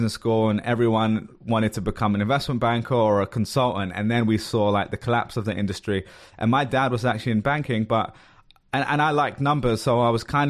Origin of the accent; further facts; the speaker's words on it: London, United Kingdom; someone who came from my background, growing up in London with a certain demographic.